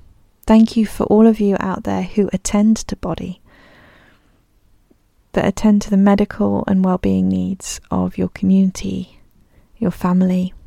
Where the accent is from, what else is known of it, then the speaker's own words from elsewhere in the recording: Niger; Growing up in Niger, if you wore a zani, or that loose piece of fabric wrapped around your waist as a skirt, you didn't have to buy that in a particular size.